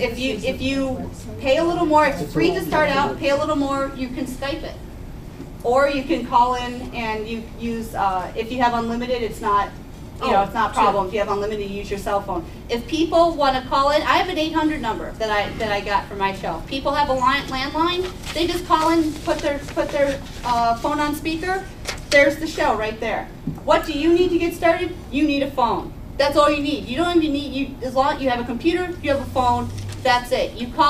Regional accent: Lake Geneva, Wisconsin, United States; I'm from Lake Geneva. I'm in Paul Ryan's area. We're really kind of red. It's the area where if you're a Democrat or liberal, you have your secret handshake so you all know each other.

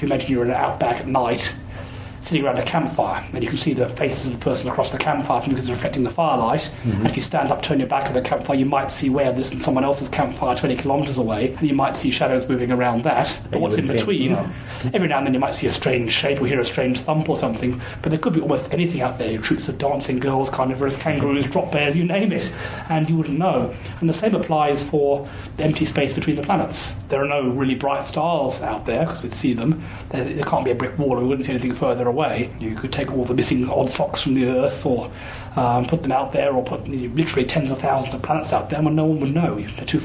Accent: England, United Kingdom; also born or lived in United States; now in Australia; I grew up in England, studied physics and science at Cambridge, then I worked in the US for a couple of years, the University of Arizona, then came to University of Melbourne for a few years

